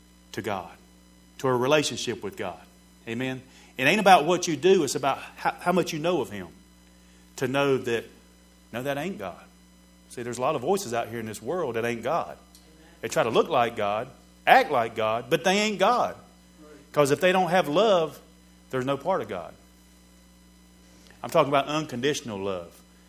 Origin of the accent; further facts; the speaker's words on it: the South, United States; born there; I was born in the South. If anybody listens to this on the internet, we from the South down here.